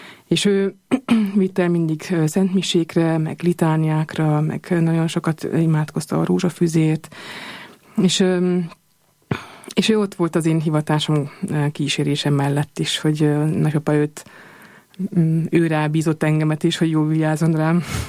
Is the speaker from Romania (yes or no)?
no; Munich, Bavaria, Germany; Münchenben, van egy nagyon erős, élő magyar közösség, a müncheni magyar közösség, és hát abban nőttem fel igazából, már két-három éves koromtól fogva, ahol jártam magyar iskolába